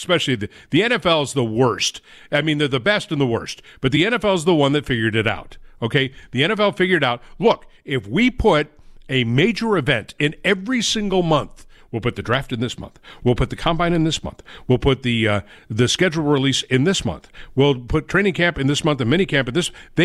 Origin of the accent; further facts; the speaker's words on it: Atlanta, Georgia, United States; People my age, I grew up in Atlanta at a time where there was no such thing.